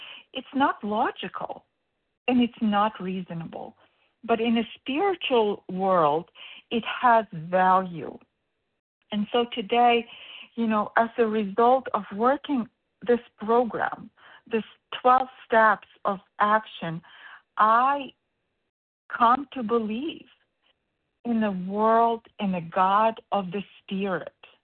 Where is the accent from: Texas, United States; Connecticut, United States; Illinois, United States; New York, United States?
Connecticut, United States; I'm from Connecticut, Eastern Standard Time.